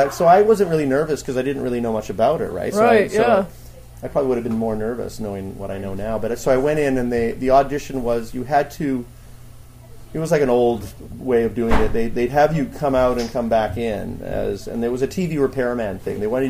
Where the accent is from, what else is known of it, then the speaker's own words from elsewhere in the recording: Calgary, Alberta, Canada; because I'm from Calgary, Alberta.